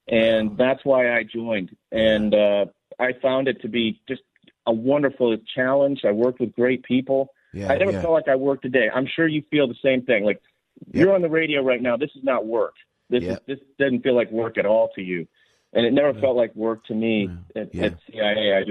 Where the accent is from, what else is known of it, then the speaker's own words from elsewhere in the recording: Boston, Massachusetts, United States; I'm looking back at history. I'm from Boston.